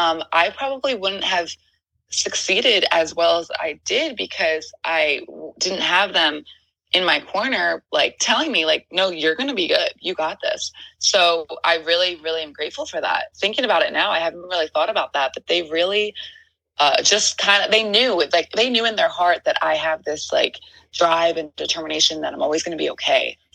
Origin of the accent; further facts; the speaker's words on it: Philadelphia, Pennsylvania, United States; now in Los Angeles, United States; you know, we're from Philly.